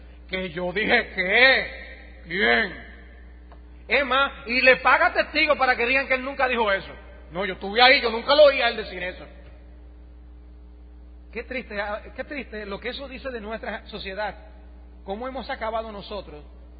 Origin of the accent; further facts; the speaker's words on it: Dominican Republic; nosotros como dominicanos tenemos malas costumbres